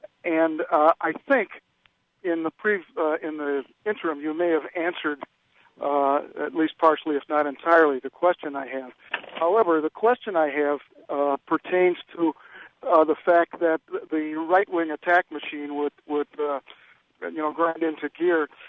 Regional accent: Indianapolis, Indiana, United States; Okay, you got me this time. I'm also from Indianapolis.

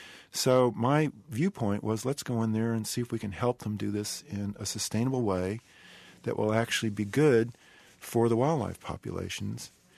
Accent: Fort Worth, Texas, United States; So I started out having grown up in Texas myself. Mm-hmm. I'm from Fort Worth originally

